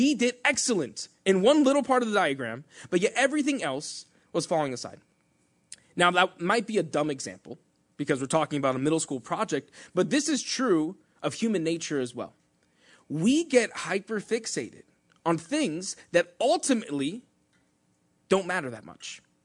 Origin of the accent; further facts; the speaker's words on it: Elizabeth, New Jersey, United States; Me and my partner, Sebastian, I grew up in Elizabeth. I'm Hispanic.